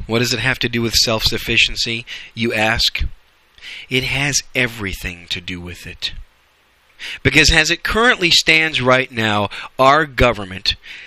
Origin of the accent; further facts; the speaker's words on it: United States; I'm just saying, thank God that I am an American.